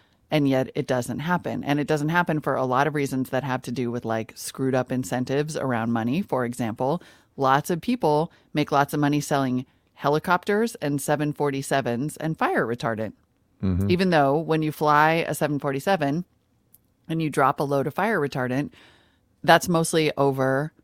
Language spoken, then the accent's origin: English; Montana, United States; Because we don't burn. We don't do preventative burns.